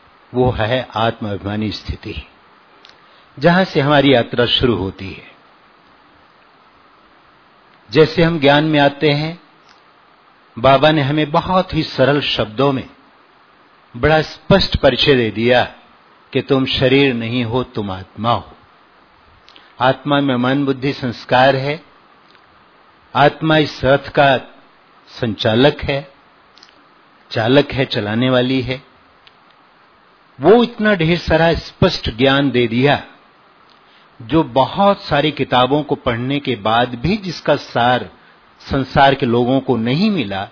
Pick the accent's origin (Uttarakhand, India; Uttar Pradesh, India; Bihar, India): Uttar Pradesh, India; Sultanpur; आपके पड़ोस का ही हूँ, सुल्तानपुर से हूँ